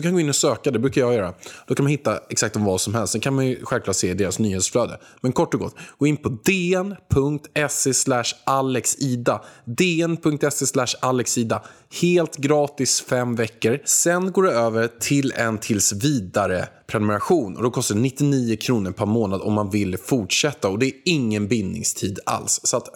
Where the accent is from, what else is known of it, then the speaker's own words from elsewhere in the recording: Haninge, Stockholm County, Sweden; Jag är ju från Haninge, kämpat för alla pengarna